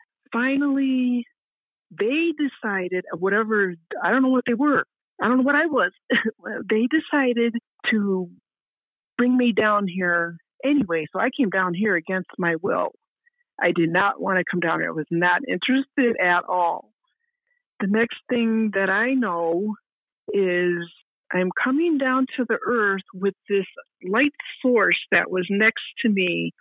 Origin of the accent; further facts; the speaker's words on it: Chicago, Illinois, United States; born there; I was born in Chicago.